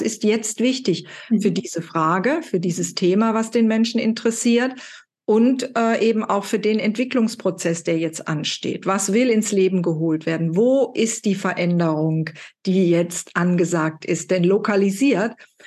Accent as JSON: {"language": "German", "town": "Cologne", "region": "North Rhine-Westphalia", "country": "Germany", "said": "Und ich komme ja hier aus Köln"}